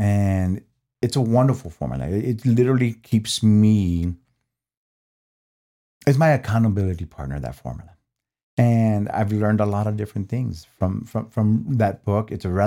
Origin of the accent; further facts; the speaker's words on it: Houston, Texas, United States; Growing up in Southeast Houston, a lot of people would say it was rough.